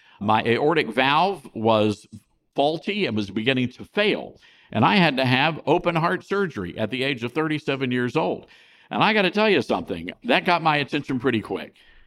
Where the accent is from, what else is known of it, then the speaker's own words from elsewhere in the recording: Memphis, Tennessee, United States; I was born and raised here in Memphis, Tennessee. I was born at the Old Baptist Hospital. My grandfather moved our family here after he was put in charge of the tower at Memphis Airport.